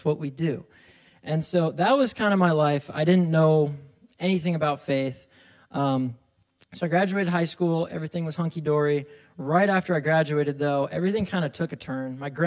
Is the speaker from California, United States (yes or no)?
no; Salem, Oregon, United States; So, like I said … I'm from East Salem. Grew up in Oregon. We love Oregon.